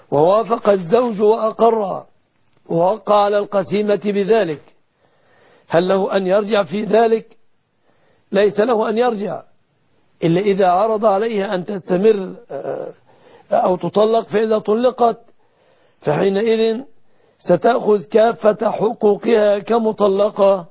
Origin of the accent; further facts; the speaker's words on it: Egypt; بلادنا مصر